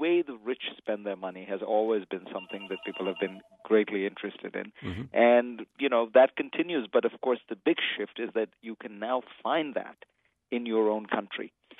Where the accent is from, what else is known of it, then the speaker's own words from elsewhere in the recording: India; now in United States; I grew up in India